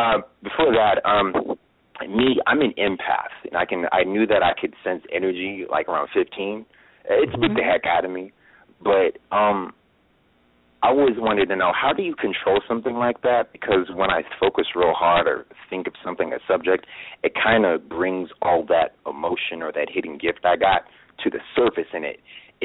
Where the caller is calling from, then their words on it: California, United States; I'm calling from my cell phone. … from Cali.